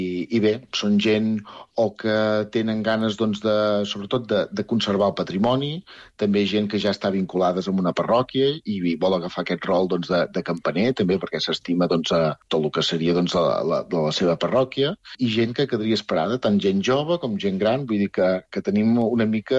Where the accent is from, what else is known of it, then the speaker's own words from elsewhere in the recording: Olot, Catalonia, Spain; Per exemple, jo soc d'Olot, i la campana dels quarts és del segle XIV